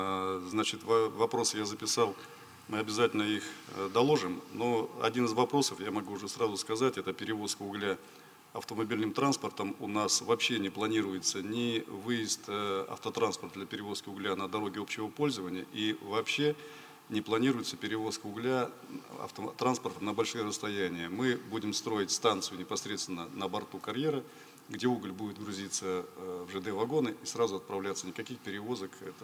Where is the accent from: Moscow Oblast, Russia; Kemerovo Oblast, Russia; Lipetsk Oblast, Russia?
Kemerovo Oblast, Russia; Я сам с Кузбасса.